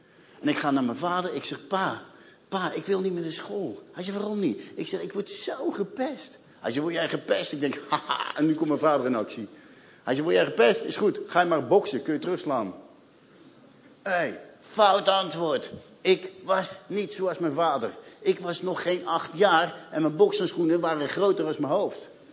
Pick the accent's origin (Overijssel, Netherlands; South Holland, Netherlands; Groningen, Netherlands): South Holland, Netherlands; accent: Rotterdam; dat lieve kleine knulletje met mijn Rotterdamse accentje